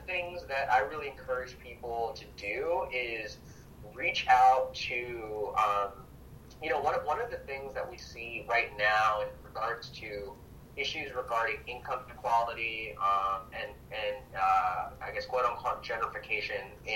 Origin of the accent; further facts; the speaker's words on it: New York City, New York, United States; Funny enough, we grew up in New York together, and so a lot of, like, you know, growing up in New York City and Queens, like, kind of had a similar upbringing, and also, like, the first generation American experience.